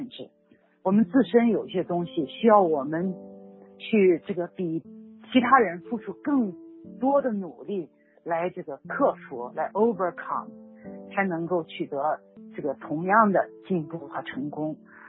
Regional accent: China; 在我在中国长大的时候

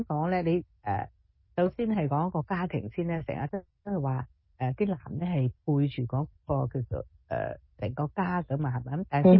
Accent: China; 我哋中国人咧，即系亚洲啲人咧

